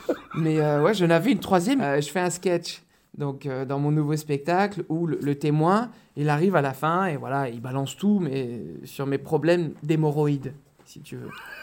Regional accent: Sartène, Corsica, France; j'ai ma famille qui est de Corse et je dis, mais vous savez, moi, je suis de Sartène.

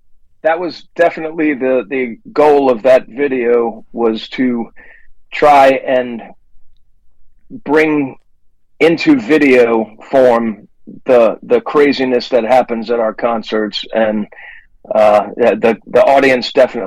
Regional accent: New Orleans, Louisiana, United States; We're from New Orleans, and there's a lot of groove music here that isn't even heavy metal or punk, just traditional New Orleans music

